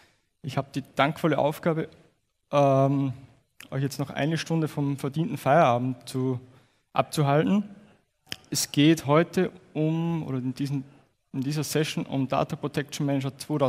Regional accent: Austria; Es wird dem einen oder anderen aufgefallen sein, aufgrund meines Dialektes. Ich komme aus Österreich. Ich werde mich bemühen, heute mein schönstes Hochdeutsch zu sprechen, damit mich auch jeder versteht. Wenn ich im Redeschwall bin, könnte es passieren, dass der Dialekt durchkommt.

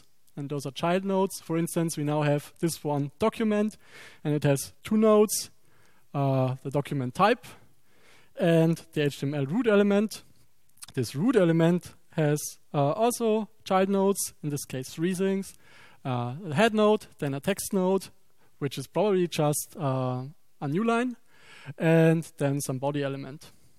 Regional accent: Regensburg, Bavaria, Germany; I'm from Regensburg, Germany.

